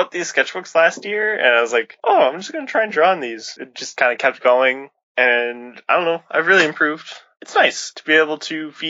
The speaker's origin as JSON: {"language": "English", "country": "Canada", "said": "Oh, well, I'm Canadian."}